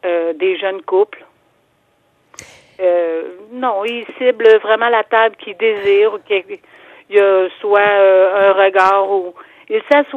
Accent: Quebec, Canada; moved away; moi, je suis arrivée ici en 2010, en quittant ma ville natale de l'Abitibi.

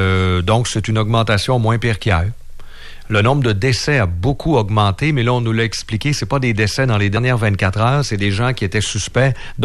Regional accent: Quebec, Canada; On est au Québec, nous autres. Fait que moi, en tant que Québécois

